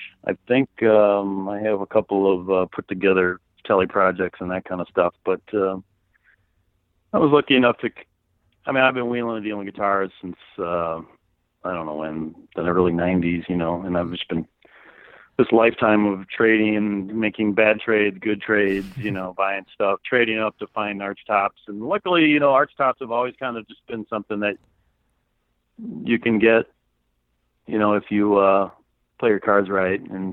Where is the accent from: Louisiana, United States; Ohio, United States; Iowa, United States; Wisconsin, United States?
Wisconsin, United States; Madison; I grew up in Madison, Wisconsin.